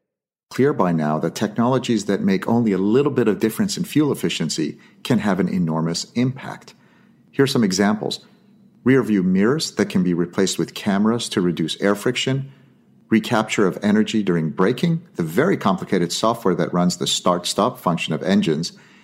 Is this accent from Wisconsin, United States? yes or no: no; San Francisco, California, United States; In the 1920s and 30s, my hometown of San Francisco used to have a bunch of daily trains to Sacramento.